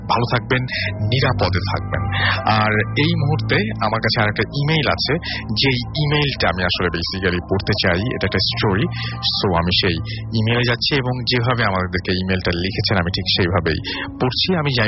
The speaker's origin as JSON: {"language": "Bangla", "town": "Dumuria", "region": "Khulna Division", "country": "Bangladesh", "tie": "born or raised there", "said": "আমার গ্রামের খুলনা ডুমুরিয়া থানার শেরপুর শরৎপুর গ্রাম"}